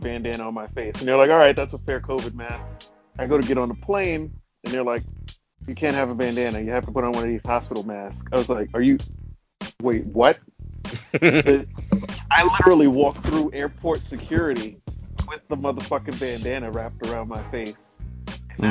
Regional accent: New York, United States; I was like, yeah, I'm from New York.

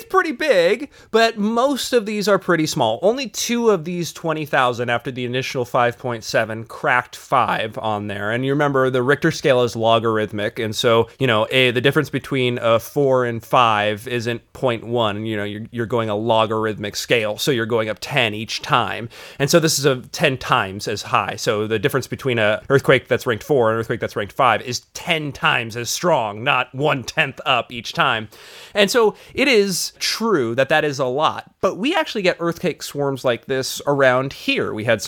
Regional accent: California, United States; I grew up in Southern California.

